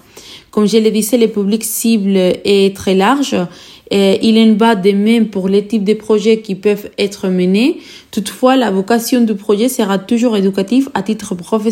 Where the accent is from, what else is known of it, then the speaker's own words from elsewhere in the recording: Spain; moved away as an adult; now in Vire, France; C'est grâce à ces programmes-là que je suis venue d'Espagne pour faire un an de volontariat